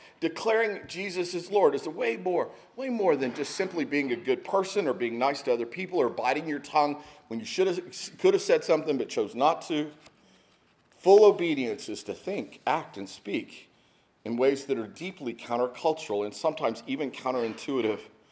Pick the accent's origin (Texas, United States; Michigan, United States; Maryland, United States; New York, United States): Texas, United States; I mean, I grew up in Texas. Every teacher had a paddle in her desk and used it liberally.